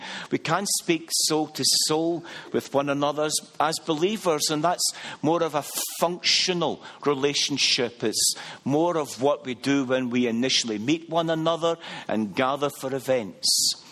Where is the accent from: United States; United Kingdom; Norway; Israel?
United Kingdom; Scotland; I am a Scotsman